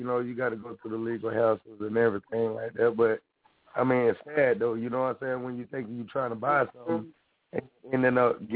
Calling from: Sarasota, Florida, United States; I'm calling from Sarasota, Florida.

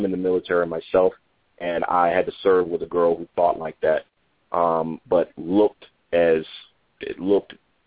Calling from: El Paso, Texas, United States; El Paso, Texas.

